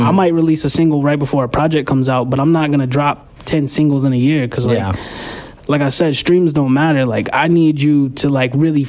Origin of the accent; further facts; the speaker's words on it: Texas, United States; I'm from South Texas.